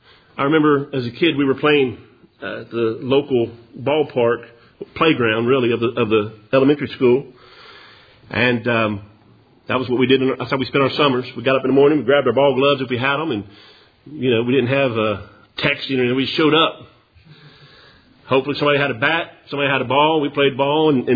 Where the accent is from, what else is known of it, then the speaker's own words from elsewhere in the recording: Cincinnati, Ohio, United States; born there; I was born in 1968. It wasn't an accident. Listen, I was born in Cincinnati, Ohio.